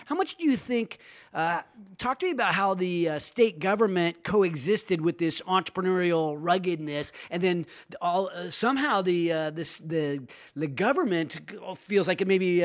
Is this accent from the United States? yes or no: yes; Roseville, California, United States; So I grew up in Roseville, which we always considered a railroad town.